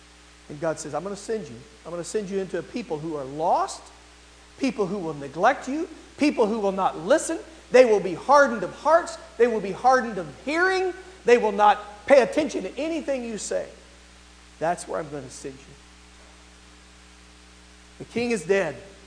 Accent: Texas, United States; We're for the Dallas Cowboys. I'm from Texas.

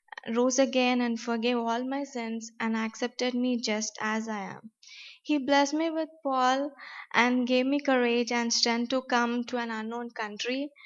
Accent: Hyderabad, Telangana, India; I'm from Hyderabad, India. I was born in a family who trust in Jesus

